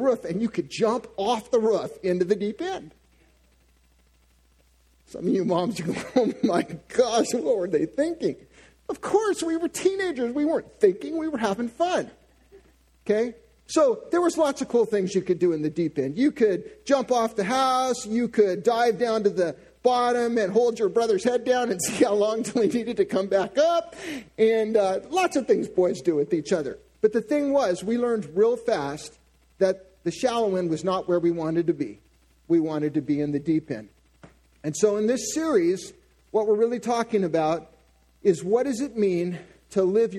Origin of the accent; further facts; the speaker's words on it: San Diego, California, United States; I grew up in San Diego, and I grew up about 10 minutes from the beach.